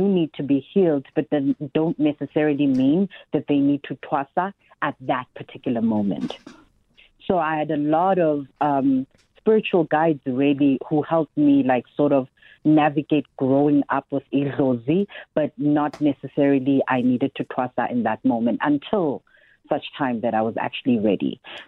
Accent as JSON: {"language": "English", "town": "Cape Town", "region": "Western Cape", "country": "South Africa", "tie": "born or raised there", "said": "So I was raised in Cape Town in Kokoletu in a very matriarchal home. So I used to live with my mother, her sisters, and my grandmother. You know, the quintessential black family"}